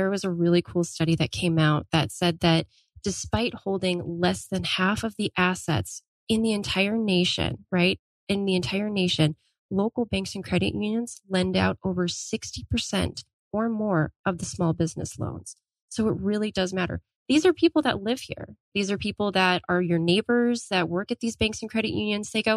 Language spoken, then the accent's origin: English; Chandler, Arizona, United States; also born or lived in Texas; So I actually, I'm almost 100% native Arizonan, because I grew up in the East Valley out here. I was actually in Chandler.